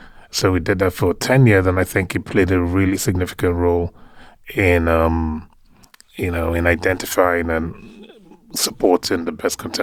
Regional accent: Lagos, Nigeria; I grew up in Lagos mostly, but my family is sort of huge. I come from a very large family, so we travel a lot. We move around a lot, so yeah. But I did grow up in Lagos mostly

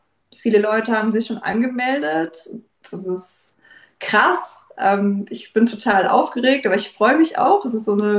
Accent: North Rhine-Westphalia, Germany; Ich komme aus dem Aachener Raum, also zwischen Köln, Aachen, Düren, wer sich da auskennt. In dem schönen Altenhofen, bei Altendofen sagt man auch. Genau, da lebe ich mit meinem Lebensgefährten

